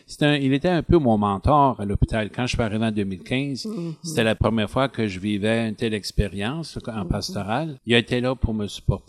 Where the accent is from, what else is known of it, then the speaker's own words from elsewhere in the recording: Grand Falls, New Brunswick, Canada; C'était pas ma paroisse, puis c'était la paroisse voisine, chez nous à Grand-Sault.